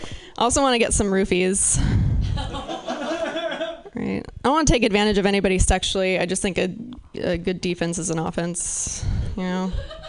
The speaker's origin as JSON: {"language": "English", "region": "Pacific Northwest", "country": "United States", "said": "I'm from the Pacific Northwest. I have to be like passive aggressive about it."}